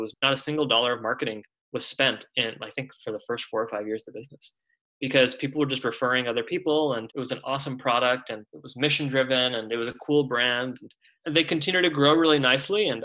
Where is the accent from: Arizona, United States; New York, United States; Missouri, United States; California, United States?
California, United States; born there; I was born in California, but we moved around all over.